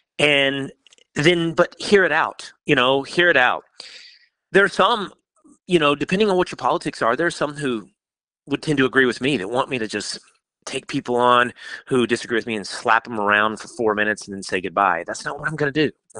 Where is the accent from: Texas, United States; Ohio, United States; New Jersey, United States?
Texas, United States; Sherman; also born or lived in California / Montana; Born and raised in Sherman, Texas for the first 18 years of my life, moved back on several occasions after going to college in California and spending a few years pretending I was a ranch hand in Montana.